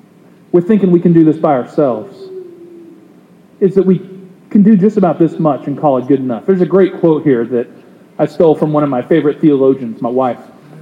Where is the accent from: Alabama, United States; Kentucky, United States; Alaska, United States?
Kentucky, United States; the little churches in rural Kentucky that we grew up driving by in Appalachia